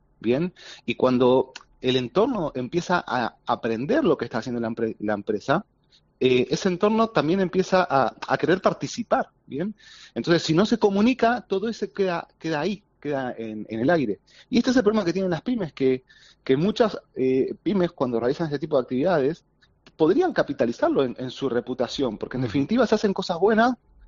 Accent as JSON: {"language": "Spanish", "country": "Argentina", "moved": "as an adult", "lives_now": "Spain", "said": "Yo, como mi acento lo acusa, no soy andaluz ni gallego. ¿Y por qué estoy en el polo? Porque cuando dejé Argentina con el afán de emprender"}